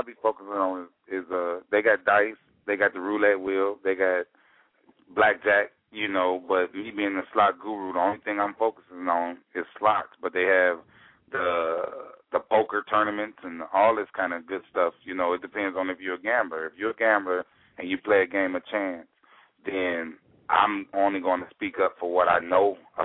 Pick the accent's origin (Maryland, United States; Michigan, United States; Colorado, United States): Michigan, United States; Detroit; I took my mother to the casinos over in Windsor because I'm from Detroit